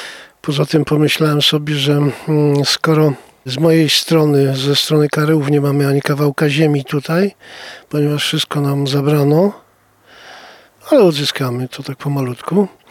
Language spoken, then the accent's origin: Polish; Janki, Masovian Voivodeship, Poland; born there; Ja urodziłem się pod Warszawą w Jankach. Tam, gdzie w tej chwili stoi IKEA i te wszystkie zabudowania, te wszystkie pawilony handlowe, po lewej stronie drogi z Kielc w kierunku Warszawy